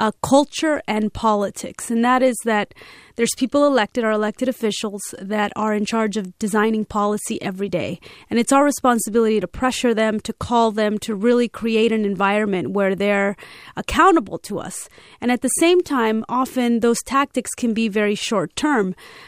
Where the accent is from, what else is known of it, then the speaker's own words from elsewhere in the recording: California, United States; So I grew up in California, and I remember 1994, Governor Wilson